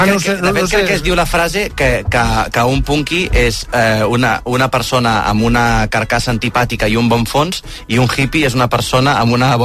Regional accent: Catalonia, Spain; a més que aquí som els catalans són molt de no montis un numeret

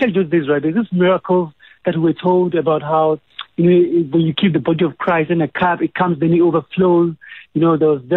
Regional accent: Nigeria; I'm living from Nigeria, right?

